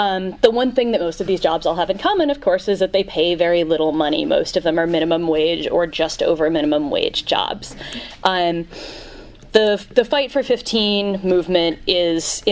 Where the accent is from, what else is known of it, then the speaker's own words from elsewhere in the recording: New York, United States; So I want to take us back a little bit, because I'm from New York. I've been covering the labor movement in New York for 4 years now, since I've been living there.